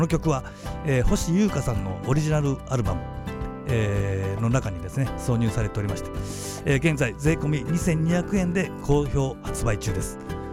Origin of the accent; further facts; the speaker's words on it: Yamaguchi, Japan; 僕のふるさと山口のね旅館なんかはもう車で目いっぱい、満室でしたね